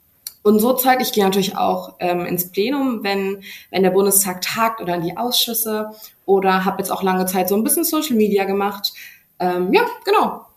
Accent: Heidelberg, Baden-Württemberg, Germany; ich komme aber eigentlich aus Heidelberg

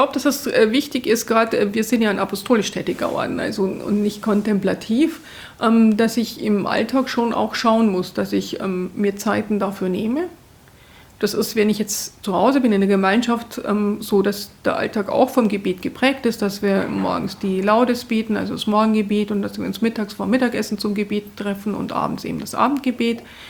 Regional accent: Munich, Bavaria, Germany; Ich bin aufgewachsen in München und bin da eigentlich ja in der franziskanischen Pfarrei groß geworden, sage ich immer.

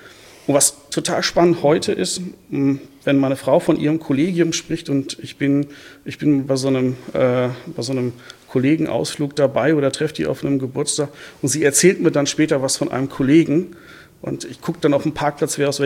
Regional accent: North Germany, Germany; Und das war halt bei uns im Norden, das war so VW-Land, ein paar Audis waren dazwischen.

